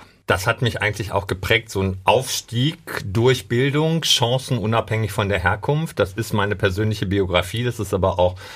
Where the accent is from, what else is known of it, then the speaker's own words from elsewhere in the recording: Dortmund, North Rhine-Westphalia, Germany; ich komme ja ursprünglich aus Brechten und da war tatsächlich die nächstgelegene Schule in der Nordstadt